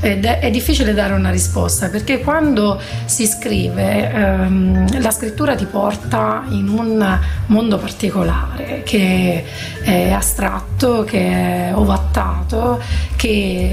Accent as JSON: {"language": "Italian", "town": "Gualdo Tadino", "region": "Umbria", "country": "Italy", "lives_now": "Naples, Italy", "said": "l'ho scritto a Gualdo, quindi nel mio paese, guardando le mie montagne, però parla di una città, Napoli, che mi ospita, mi ha accolto con profondo affetto da 3 anni"}